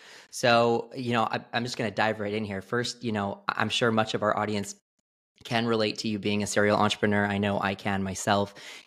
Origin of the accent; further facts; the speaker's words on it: United States; accent: American; I knew my American accent was going to definitely affect your last name.